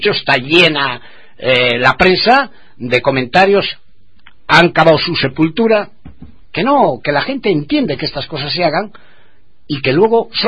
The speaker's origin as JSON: {"language": "Spanish", "region": "Cantabria", "country": "Spain", "said": "Yo como ciudadano siempre me gustó que los que teóricamente eran famosos de Cantabria hablasen de mi tierra."}